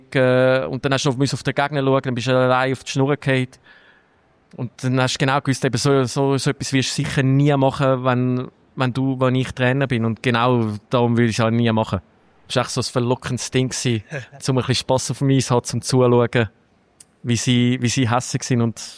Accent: Switzerland; als Schweizer

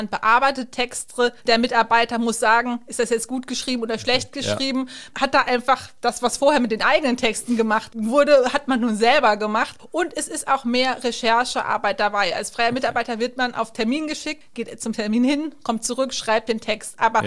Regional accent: Hesse, Germany; Es ging einfach los vor Ort in meinem Heimatort in Hessen

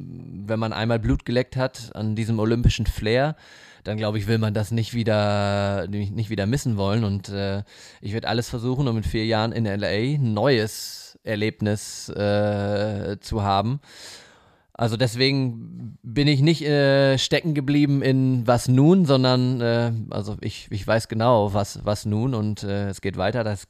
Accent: North Rhine-Westphalia, Germany; ein typischer Westfale zu sein.

